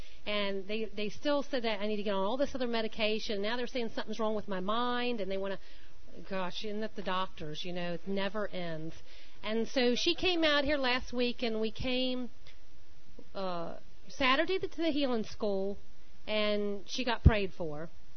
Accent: Maryland, United States; And she was in my, and of course I'm from Maryland. I've been out here about a year and a half.

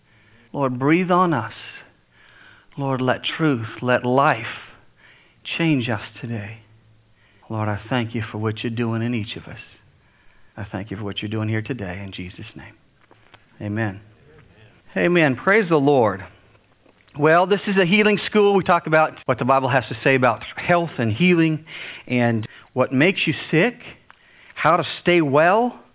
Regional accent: United States; where are you from? I'm from America.

